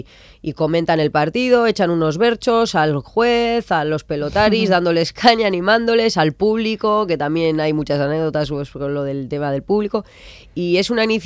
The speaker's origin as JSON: {"language": "Spanish", "town": "Usansolo", "region": "Basque Country", "country": "Spain", "tie": "born or raised there", "said": "Hace poco jugamos en Usánsolo, mi pueblo, fue un día súper especial para mí."}